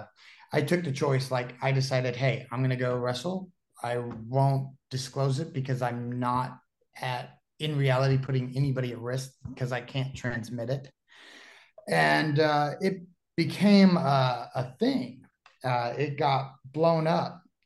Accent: Dallas, Texas, United States; moved away as an adult; so I'm originally from Dallas, Texas, you know, trained at the old PCW factory way after, you know, it existed with Lance Archer.

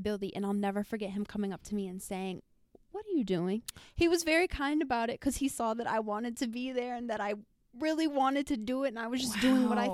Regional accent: Madison, Wisconsin, United States; Which was interesting because growing up in Madison, Wisconsin, as like a small town girl, it's kind of like you have big dreams of like moving to a big city

